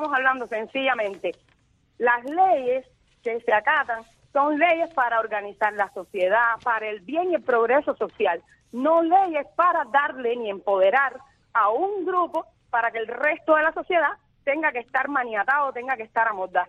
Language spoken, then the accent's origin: Spanish; Cuba; nosotros somos ciudadanos cubanos